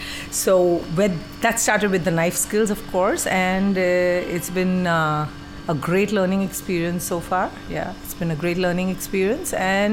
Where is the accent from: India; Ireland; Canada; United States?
India; English is a second language; I'm 52 years old, and I'm from India. And I'm basically a home chef and a caterer in back home in India.